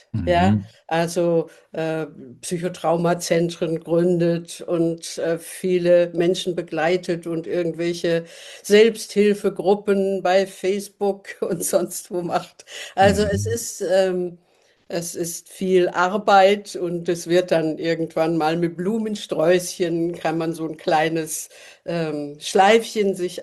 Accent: Munich, Bavaria, Germany; born there; ich bin in München geboren, ein echtes Münchner Kindl, aber nur die ersten paar Lebensjahre.

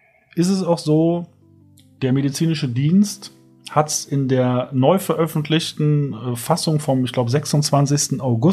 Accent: Berlin, Germany; Ich komme aus Berlin, ich lese aber trotzdem Bayerische Zeitung.

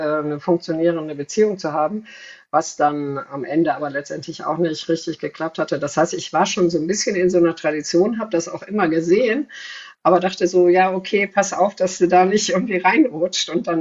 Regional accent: Rhineland, Germany; und ich war Rheinländerin

